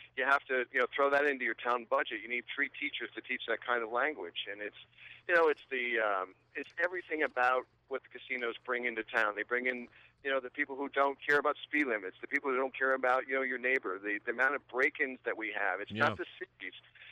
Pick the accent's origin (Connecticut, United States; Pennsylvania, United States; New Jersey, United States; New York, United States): Connecticut, United States; Uncasville; now in North Stonington, United States; Hey, listen, I grew up in Uncasville, Connecticut, where Mohegan Sun is.